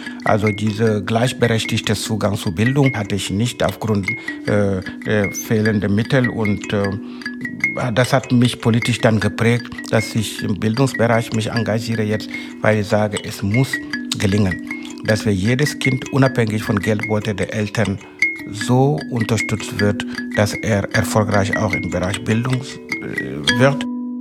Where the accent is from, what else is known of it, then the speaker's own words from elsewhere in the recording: Marsassum, Senegal; born there; German is a second language; Ich bin 1961 in Senegal geboren, in Marsassum, in einem kleinen Ort im Süden des Landes.